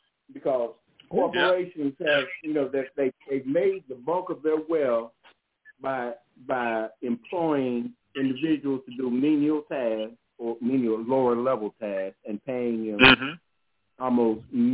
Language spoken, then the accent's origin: English; Oklahoma, United States; Well, in my hometown in Oklahoma, they had a summer jobs program.